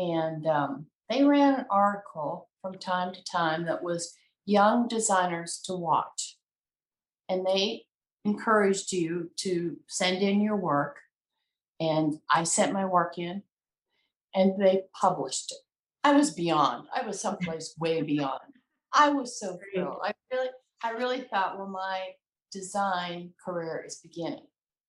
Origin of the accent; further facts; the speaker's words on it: Chicago, Illinois, United States; Well, I was born and raised in Chicago. I am so happily a Midwesterner. I just am a Midwesterner.